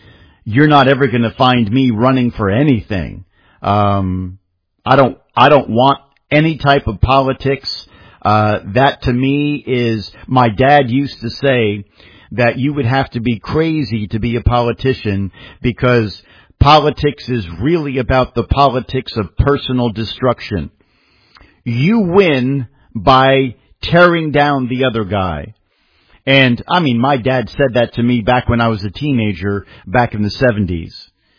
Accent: Pompton Lakes, New Jersey, United States; I loved my hometown of Pompton Lakes up in New Jersey.

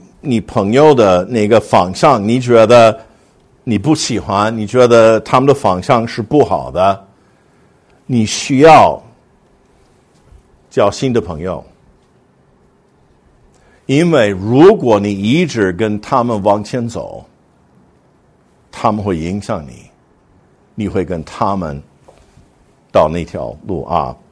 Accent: United States; 以前我们碰到，我们是美国人，我们碰到一个英国的人，所以美式英语跟英式英语是不一样。

